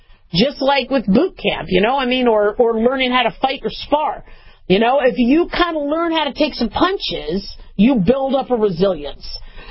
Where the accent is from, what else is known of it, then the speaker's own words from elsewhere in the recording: United States; Now, I, being an American and, you know, having my medical experience, I think vaccines are cool.